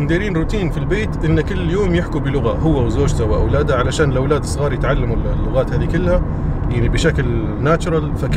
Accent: Benghazi, Libya; moved away; انا من اول ما جيت من ليبيا ناسيها. انا من حي سيدي يونس.

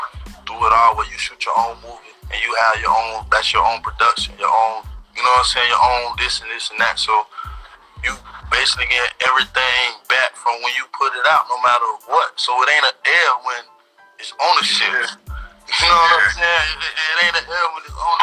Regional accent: West Tampa, Florida, United States; West Tampa probably like air little hood, a ghetto was.

